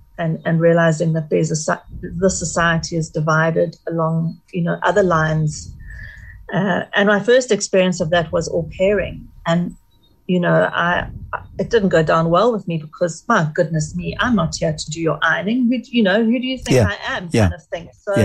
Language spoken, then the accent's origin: English; South Africa; growing up in South Africa, our society was divided very much along racial lines.